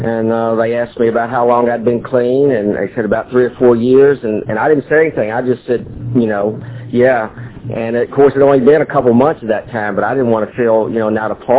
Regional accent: Memphis, Tennessee, United States; I'm an addict from Memphis.

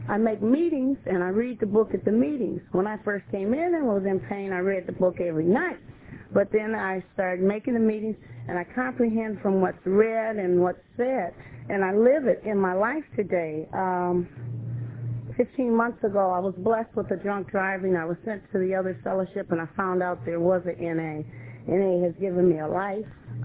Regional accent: Detroit, Michigan, United States; I'm an addict. Hi, family. I'm from Detroit also.

